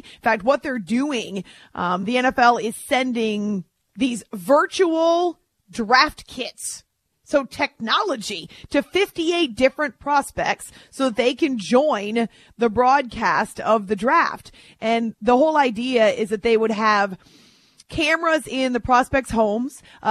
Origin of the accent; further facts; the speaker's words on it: Concord, New Hampshire, United States; Well, I know it well since I grew up in Concord.